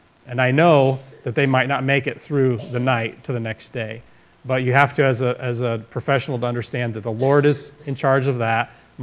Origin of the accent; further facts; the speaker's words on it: Ohio, United States; Andy and I grew up here in Van Wert County. I'm from over on the state line. Had an Ohio City address, even though I lived over near Wren.